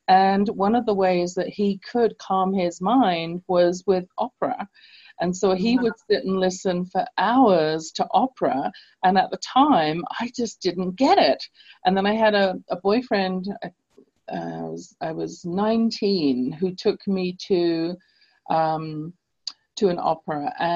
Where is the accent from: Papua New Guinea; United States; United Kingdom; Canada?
United Kingdom; England; as I grew up in England